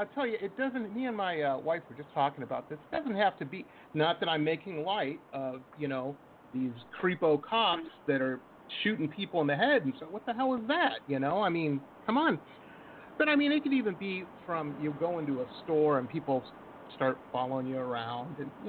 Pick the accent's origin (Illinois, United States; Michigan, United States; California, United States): Michigan, United States; Detroit; I grew up in Detroit, I'm an old man, so this was a couple years ago. I grew up in the '80s, and I'll never forget.